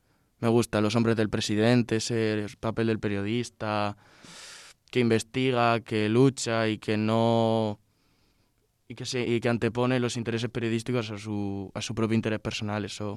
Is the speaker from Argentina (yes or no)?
no; Castilla-La Mancha, Spain; la Universidad de Castilla-La Mancha, que aunque es de mi tierra